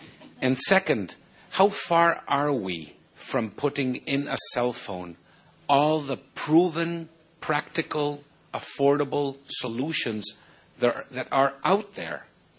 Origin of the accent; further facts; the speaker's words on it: Paraguay; from Paraguay.